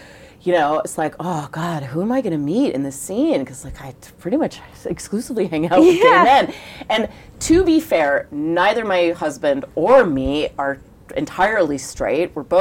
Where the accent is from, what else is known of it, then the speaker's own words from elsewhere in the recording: Portland, Oregon, United States; So I'm from Portland and do you know where Nike is headquartered?